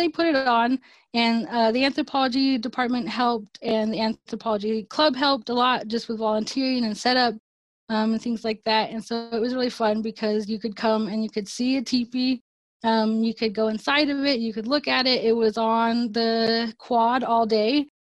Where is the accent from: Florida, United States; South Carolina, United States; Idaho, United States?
Idaho, United States; Pocatello; I think that's so cool because, like I said, I'm born and raised in Pocatello.